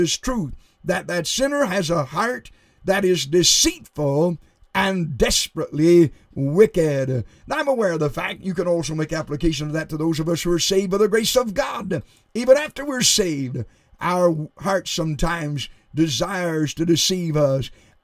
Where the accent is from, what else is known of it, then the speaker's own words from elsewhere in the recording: United States; born there; But I am an American born in this country. My ancestors immigrated years ago.